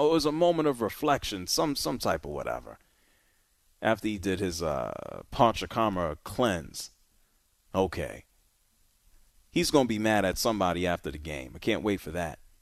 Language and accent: English; Philadelphia, Pennsylvania, United States; born there; I was born in Philly.